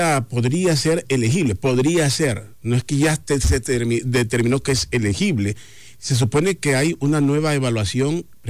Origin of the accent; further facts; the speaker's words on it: Honduras; Tendremos, porque somos hondureños, ¿no?